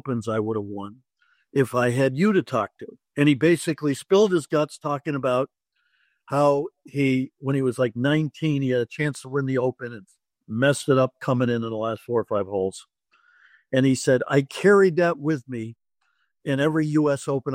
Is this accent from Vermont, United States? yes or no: yes; Rutland, Vermont, United States; and I grew up in Rutland, Vermont.